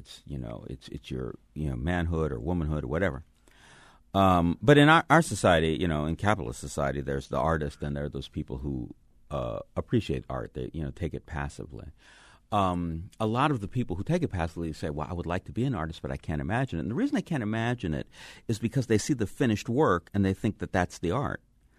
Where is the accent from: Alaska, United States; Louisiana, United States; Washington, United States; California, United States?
California, United States; I blame that I'm coming from California, you know.